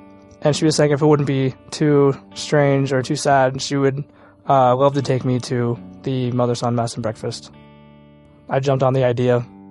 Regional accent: St. Louis, Missouri, United States; I am 18 years old, and I'm from St. Louis, Missouri.

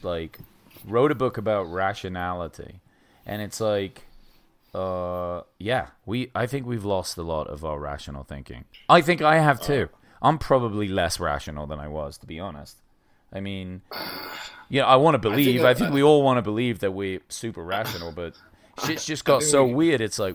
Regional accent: England, United Kingdom; I came from England, we had no guns over there.

